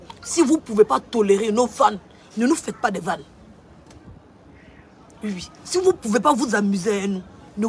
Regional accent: Côte d’Ivoire; je vais t'affirmer que je suis Ivoirienne.

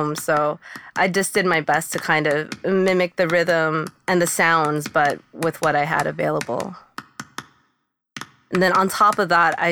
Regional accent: United States; born there; My parents were born in Korea. I was born in the States, but they had been in the U.S. for quite a while before I was born.

